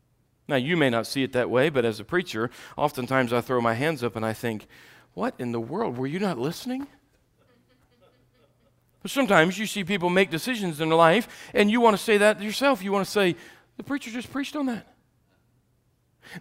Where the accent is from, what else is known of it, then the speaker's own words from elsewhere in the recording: Ohio, United States; I grew up in Ohio, and every winter, we would go around and we would put plastic on the windows.